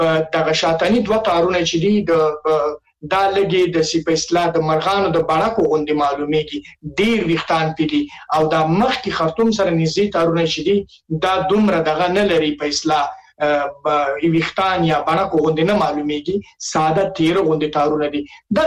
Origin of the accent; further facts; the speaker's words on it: Nangarhar, Afghanistan; زه د ننګرهار یم